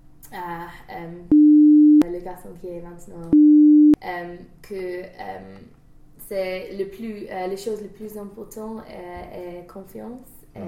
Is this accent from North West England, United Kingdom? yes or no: no; South East England, United Kingdom; French is a second language; il y a des jumelles qui viennent de Kent et moi je viens de Kent aussi.